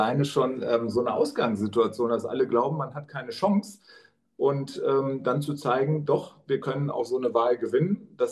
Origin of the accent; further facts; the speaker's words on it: Hanover, Lower Saxony, Germany; born there; now in Berlin, Germany; mein Geburtsort ist Hannover, auch da fühle ich mich sehr wohl. Aber jetzt bin ich wieder in Berlin